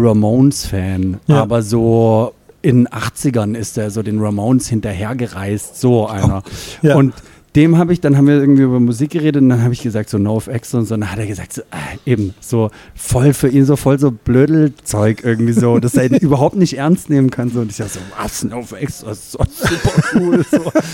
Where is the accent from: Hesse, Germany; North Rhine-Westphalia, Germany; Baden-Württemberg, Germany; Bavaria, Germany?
Baden-Württemberg, Germany; Konstanz; Ich bin in Konstanz aufgewachsen eben und damals gab es halt irgendwie, in Konstanz gab es relativ wenig live